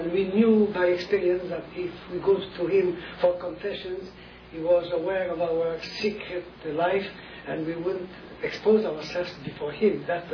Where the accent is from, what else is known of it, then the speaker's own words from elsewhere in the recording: Baie-Saint-Paul, Quebec, Canada; born there; I was born in East part of the province of Quebec called Baie-Saint-Paul, in a small village, and my folks were working on farms, and I was born there, and was very happy to be a member of a big family, 7 children